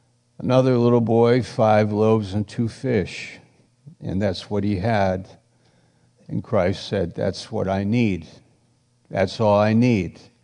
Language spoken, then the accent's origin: English; New York, United States; And I came from New York, and Scott Robinson came from Oklahoma, and David Bennett came from California, and God was bringing a group of people to this small town in Maine with a vision.